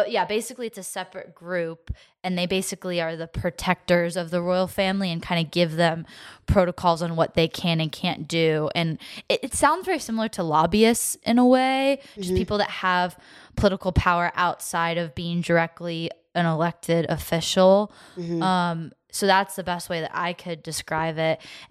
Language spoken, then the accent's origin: English; United States; Obviously, I'm not British. I'm American, but I lived in London briefly.